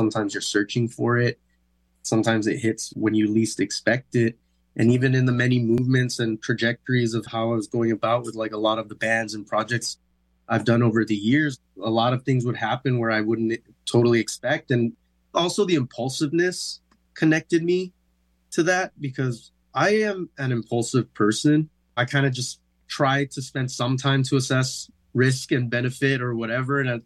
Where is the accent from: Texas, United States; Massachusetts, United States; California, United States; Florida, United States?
California, United States; San Diego; Even growing up in San Diego, there was all this talk within our culture of being a coconut